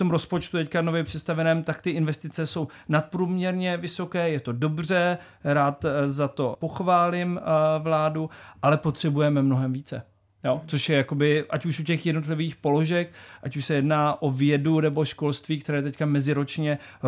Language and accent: Czech; Kuřim, South Moravian Region, Czechia; now in Prague, Czech Republic; lidé třeba v Kuřimi, odkud pocházím, tak mají lepší podmínky se školkama a já tady v Praze taky